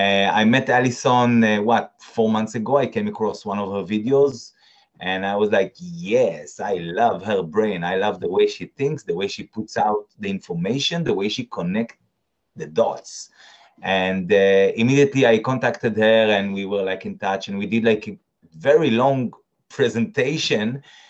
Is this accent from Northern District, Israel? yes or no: yes; Northern District, Israel; I mean, to be honest, I'm from the Golan Heights, not from Tel Aviv.